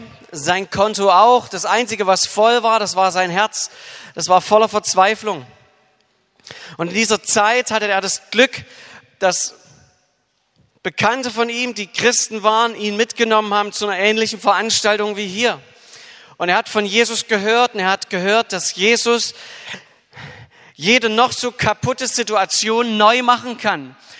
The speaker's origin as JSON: {"language": "German", "town": "Dresden", "region": "Saxony", "country": "Germany", "accent": "Saxon", "said": "ich komme aus Dresden, wurde gebeten, kurz was zu mir zu sagen."}